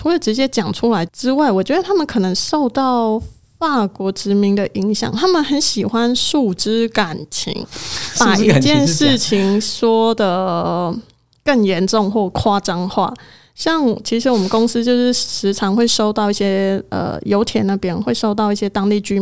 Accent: Taiwan; 那如果我们是台湾人，我们就觉得可能不好意思夸大或什么

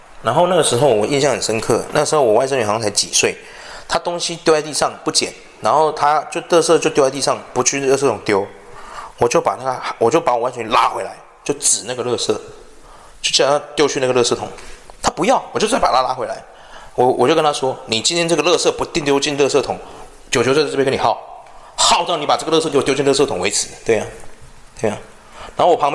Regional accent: Taiwan; 我们就先讲自己国家台湾就好了。你有没有发现我们台湾人 教小孩负责任这件事很难教到

